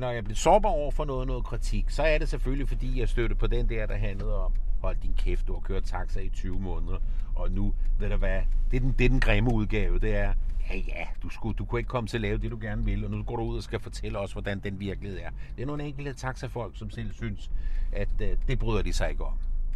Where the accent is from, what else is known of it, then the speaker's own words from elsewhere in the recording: Capital Region of Denmark, Denmark; accent: Bornholm; For det første er jeg opdraget i et miljø, du kan sikkert høre, jeg er bornholmer, på en gård i et uprivilegeret miljø